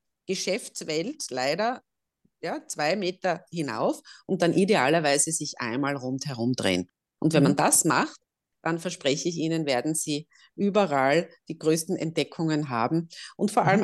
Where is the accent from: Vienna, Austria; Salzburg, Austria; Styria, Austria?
Styria, Austria; Mariazell; also ich komme aus Mariazell, wo ständig die Glocken geläutet haben.